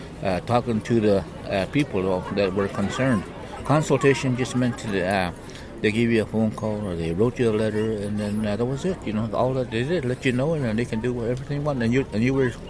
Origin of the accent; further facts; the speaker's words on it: United States; And then so we stand as one with the Standing Rock tribe, not only the Arapaho, but I'm from the Arapaho tribe.